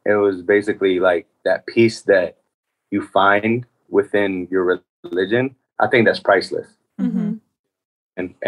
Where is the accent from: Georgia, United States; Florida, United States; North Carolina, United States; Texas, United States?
Georgia, United States; Atlanta; Like growing up in Atlanta, I didn't really get a good sense of political correct.